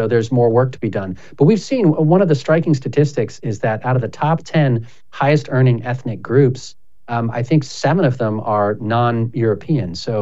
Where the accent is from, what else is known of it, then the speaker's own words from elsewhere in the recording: England, United Kingdom; born there; we have a very high percentage of foreign-born. I'm one of them. I was born in England.